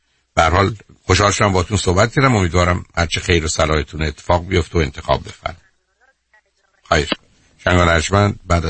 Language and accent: Persian; Iran; moved away as an adult; now in United States; با وجودی که شاید از 69 سال عمرم 40 سالم رو من در امریکا بودم. 40 سال من در امریکا بودم، 29 سال در مجموع در ایران، ولی من همچنان ایرانیم